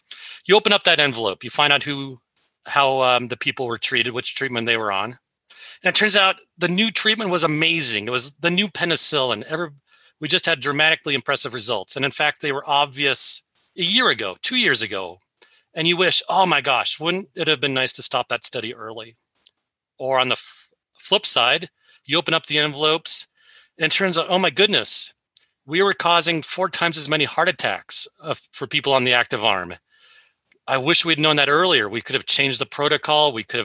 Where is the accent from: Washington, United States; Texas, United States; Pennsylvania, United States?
Washington, United States; Seattle; Well, I was raised here in Seattle, and I never left.